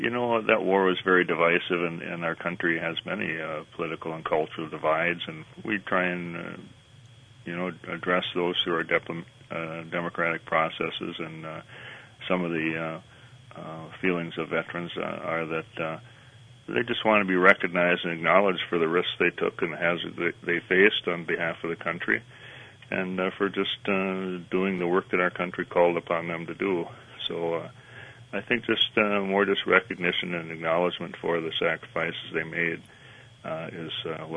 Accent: Rochester, Minnesota, United States; I actually was born and raised in Rochester, Minnesota, so I came back to Rochester.

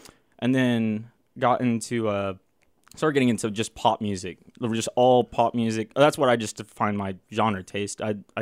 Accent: Texas, United States; I'm from a suburb north of Dallas. I started playing in a band in high school.

